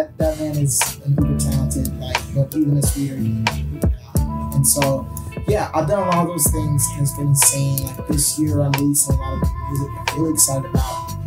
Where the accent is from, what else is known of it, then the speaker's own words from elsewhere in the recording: Hawaii, United States; Yeah, I am.